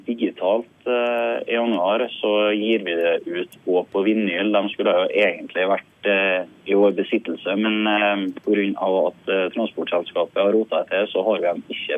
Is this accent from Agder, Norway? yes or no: no; Sunndalsøra, Møre og Romsdal, Norway; akkurat nå befinner jeg meg i hjemkommunen min, Sunndalsøra